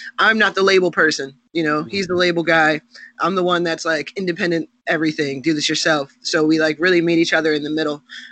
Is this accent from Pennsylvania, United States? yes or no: yes; Philadelphia, Pennsylvania, United States; He's from New York. I'm from Philly.